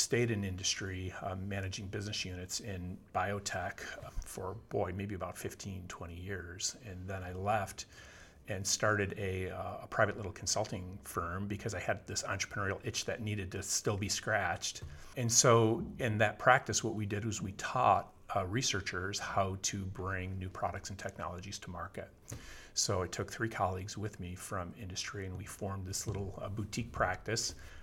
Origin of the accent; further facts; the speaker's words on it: New York, United States; So I was actually raised in the central part of New York State. I left home when I was 17 and found my way to Buffalo, New York, where I went to school.